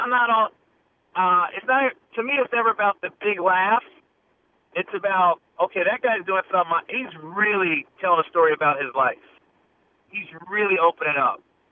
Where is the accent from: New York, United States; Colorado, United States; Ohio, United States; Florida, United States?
Ohio, United States; He's an Ohio guy. I'm from Ohio.